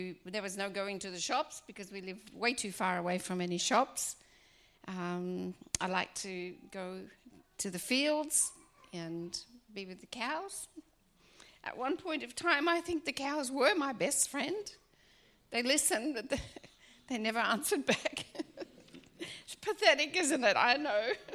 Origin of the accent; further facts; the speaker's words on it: Wangaratta, Victoria, Australia; born there; I was born in Victoria in a little place called Wangaratta.